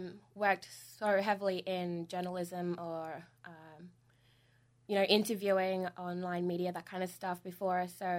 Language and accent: English; Thursday Island, Queensland, Australia; also born or lived in Cairns / Mackay / Brisbane; I'm Torres Strait Islander, so I'm from Thursday Island up the north.